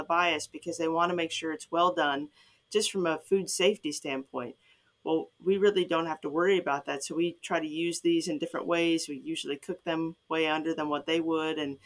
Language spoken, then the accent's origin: English; Illinois, United States; I'm from Chicago suburbs.